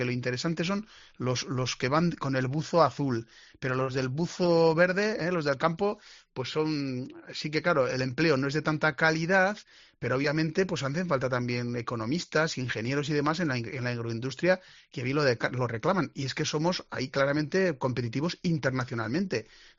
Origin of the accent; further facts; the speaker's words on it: Azagra, Navarre, Spain; que yo, que nací en el año 72, me acuerdo de mi pueblo, de Azagra, de ver gente pobre